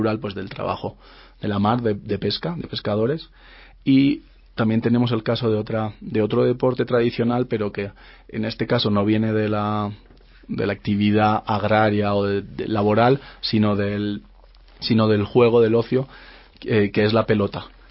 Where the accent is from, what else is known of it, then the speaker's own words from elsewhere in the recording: Basque Country, Spain; los vascos no tenemos por ahora la posibilidad de competir por una selección vasca